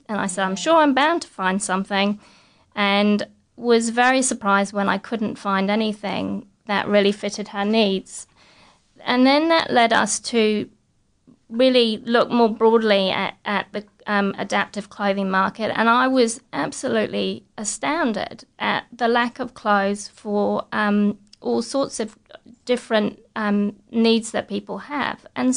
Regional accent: London, United Kingdom; also born or lived in New Zealand; now in Brisbane, Australia; I grew up in London and lived in New Zealand for a while. And my family's back in London

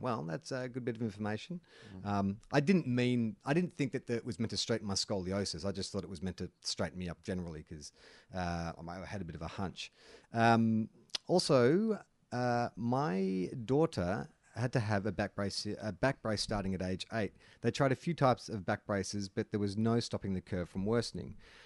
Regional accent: Melbourne, Victoria, Australia; I am from Melbourne, and because Western Australia thinks Victorians are the devil, I have to do the state-run quarantine for 2 weeks before heading to my remote area.

